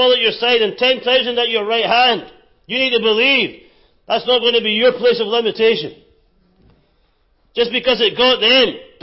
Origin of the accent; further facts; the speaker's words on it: Scotland, United Kingdom; I choose to be generous, even though I'm Scottish.